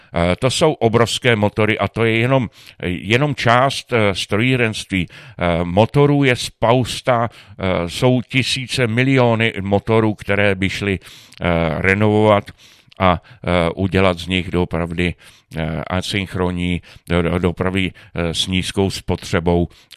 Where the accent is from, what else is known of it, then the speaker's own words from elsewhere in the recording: Aš, Karlovy Vary Region, Czechia; Já jsem, jak už jsem zmínil, jsem vyrůstal v Aši.